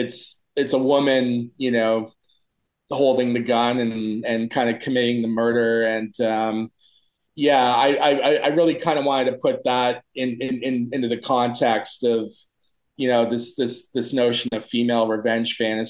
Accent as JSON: {"language": "English", "region": "Ontario", "country": "Canada", "tie": "born or raised there", "said": "being growing up near Toronto, there was always huge"}